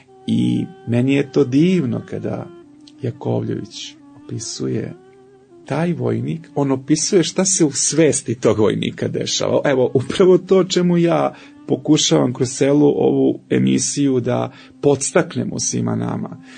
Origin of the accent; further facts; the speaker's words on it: Ruma, Vojvodina, Serbia; Vi znate da sam ja rodom iz Srema.